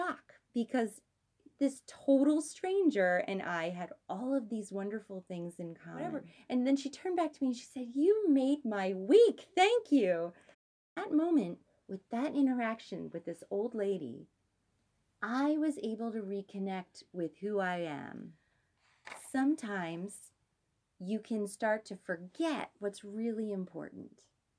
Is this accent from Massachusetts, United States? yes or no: no; Melrose Park, Pennsylvania, United States; And then I asked her, "So where are you from?" And she told me she was from Melrose Park in Pennsylvania. And that is where I'm from. And then all of a sudden, this old lady and I start talking about our hometown.